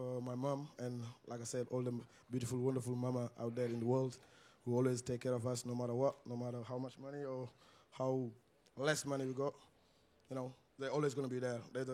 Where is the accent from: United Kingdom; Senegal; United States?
Senegal; I come from Senegal, originally, but I come from Africa, okay. But originally from Senegal, yeah.